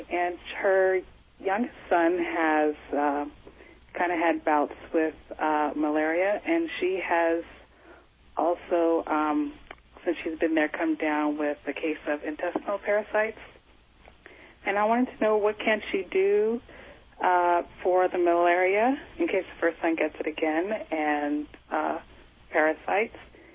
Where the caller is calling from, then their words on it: Los Angeles, California, United States; I'm calling from Los Angeles.